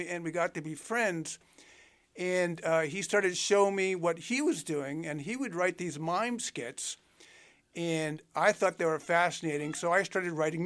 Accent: Rhode Island, United States; born there; also born or lived in San Francisco; I was born in Rhode Island. That is my primary residence is in Rhode Island.

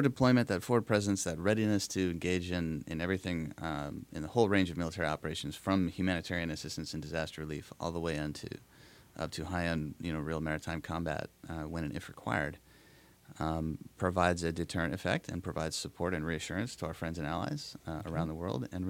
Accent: Davis, California, United States; In a sense, I carry a little bit of Davis around with me everywhere I go in the Navy.

